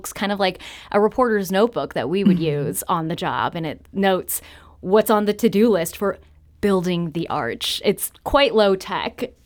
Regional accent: Missouri, United States; I grew up in West County, St. Charles County, and even miles from the shadow of the arch

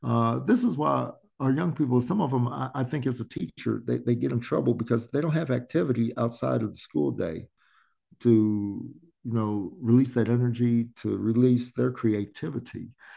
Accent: Kansas City, Missouri, United States; and here in Kansas City, my hometown

